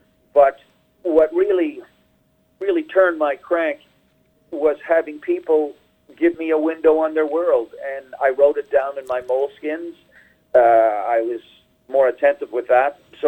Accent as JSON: {"language": "English", "region": "the Maritimes", "country": "Canada", "said": "I'm originally from the Maritimes, just gleaning stories and observations from people and place."}